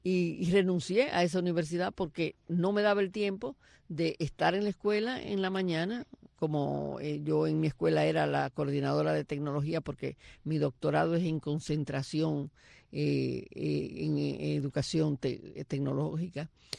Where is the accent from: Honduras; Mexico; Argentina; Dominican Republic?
Dominican Republic; lo que somos los dominicanos, que nada más no somos merengue y pelota, somos mucho más.